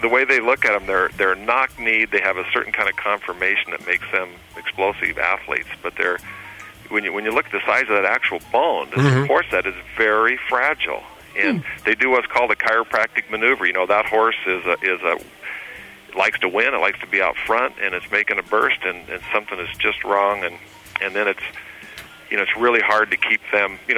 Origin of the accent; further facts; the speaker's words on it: Bonners Ferry, Idaho, United States; now in Oregon, United States; it's up in Oregon where I'm at now, it's my hometown in Bonners Ferry, Idaho